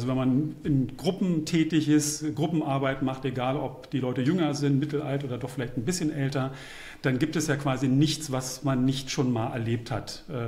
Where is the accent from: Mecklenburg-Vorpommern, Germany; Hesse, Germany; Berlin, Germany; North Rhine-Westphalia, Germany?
Berlin, Germany; born there; ich bin geborener Berliner und ich habe hier an der Freien Universität Rechtswissenschaft studiert